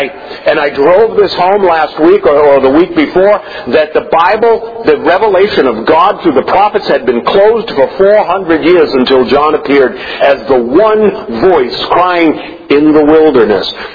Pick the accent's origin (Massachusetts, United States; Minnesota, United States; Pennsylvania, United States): Massachusetts, United States; Brockton; You know, I grew up in Brockton. Some of you who know Brockton just laughed.